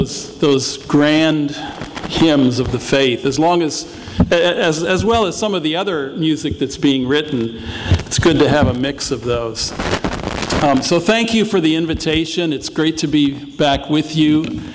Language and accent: English; California, United States; I grew up in the Orthodox Presbyterian Church and little country church in the foothills of the Sierra Nevadas in Northern California.